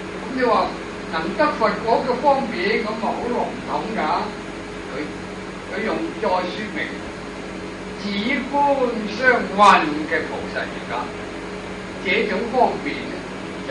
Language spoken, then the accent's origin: Cantonese; China